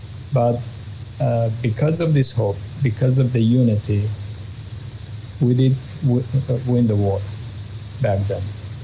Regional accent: Armenia; also born or lived in Artsakh; I was born in Artsakh, raised in Armenia. When I was 15 years old, so Artsakh war started back in 1990. So my parents were living in Armenia

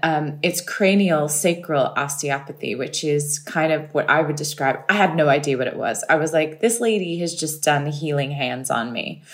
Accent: California, United States; And I'm a Californian. Like I'm into airy fairy shit all the time.

